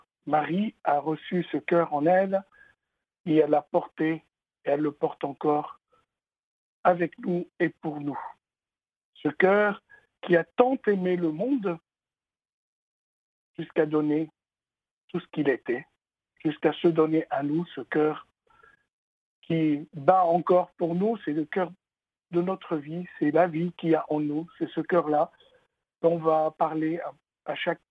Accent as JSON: {"language": "French", "country": "Lebanon", "moved": "yes", "lives_now": "France", "said": "Donc je suis Libanais d'origine, vous l'aurez deviné, maronite de rite, et catholique de pratique latine. Je suis en France depuis bientôt 35 ans."}